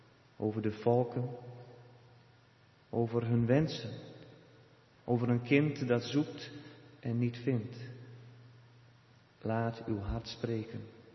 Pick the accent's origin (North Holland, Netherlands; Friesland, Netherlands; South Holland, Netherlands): Friesland, Netherlands; now in Veldhoven, Netherlands; uit Veldhoven, maar daarvoor geboren en getogen in Friesland. Nu anderhalf jaar werkend bij de kerk in Veldhoven.